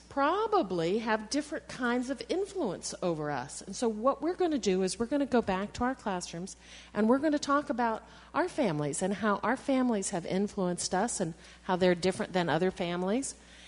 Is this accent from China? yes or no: yes; China; now in United States; I'm from China. I'm interested in China, and I want to see the Great Wall with my mom, but I don't feel Chinese at all. I feel 100% American.